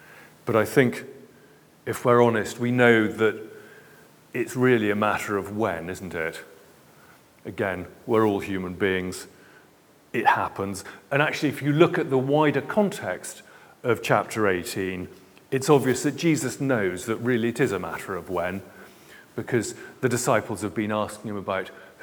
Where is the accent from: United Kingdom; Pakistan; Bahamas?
United Kingdom; And we're terribly British.